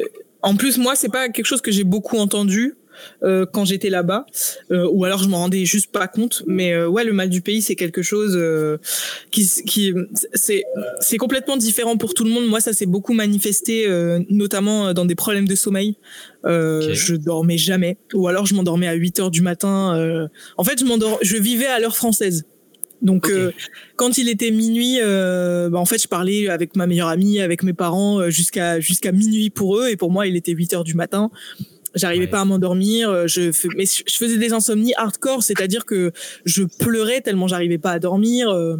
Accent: France; alors qu'on est français

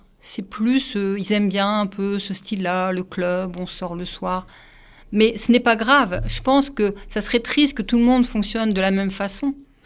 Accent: Calais, Hauts-de-France, France; Je m'occupe surtout de Calais, parce que je suis de Calais, mais aussi Boulogne.

